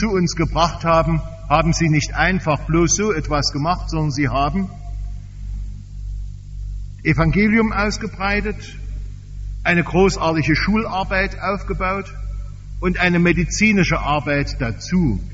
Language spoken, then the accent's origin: German; Tamil Nadu, India; German is a second language; der Vater dieses Gentleman war auch ein Leipziger Missionar in meiner Heimat im Tamilenland.